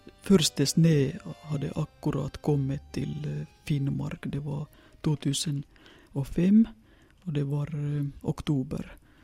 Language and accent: Norwegian; Helsinki, Uusimaa, Finland; now in Norway; Så jeg har sagt at jeg har ikke røtter her i Nord, fordi jeg kommer fra Helsingfors.